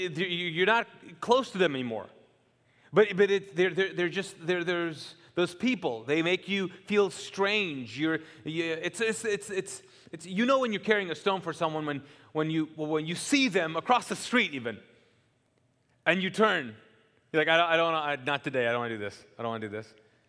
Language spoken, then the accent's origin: English; Kuwait; now in United States; back where I grew up in Kuwait in the Middle East, it starts with someone pelting rocks and stones at you.